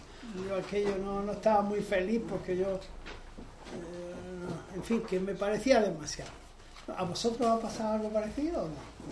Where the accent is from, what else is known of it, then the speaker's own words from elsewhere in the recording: Granada, Andalusia, Spain; Yo soy granadino, y con más hambre que piedras, o sea, había piedras y hambre en aquellos años.